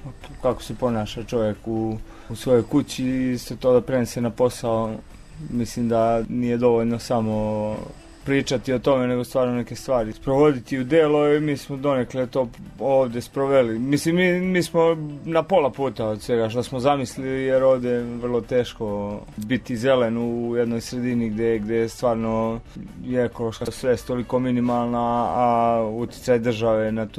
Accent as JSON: {"language": "Serbian", "town": "Užice", "region": "Zlatibor District", "country": "Serbia", "tie": "born or raised there", "said": "Ja sam rođen u Užicu, odrastao sam u Užicu"}